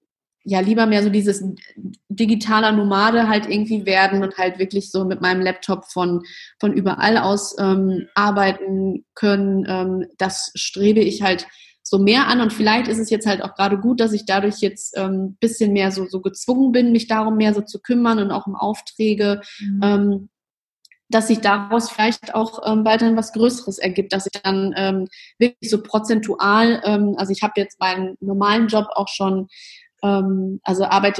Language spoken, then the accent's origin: German; Münster, North Rhine-Westphalia, Germany; Ich mag auch meine Heimatstadt da irgendwie total gerne. Also ich liebe halt zum Beispiel auch dieses einfache Fahrradfahren in Münster.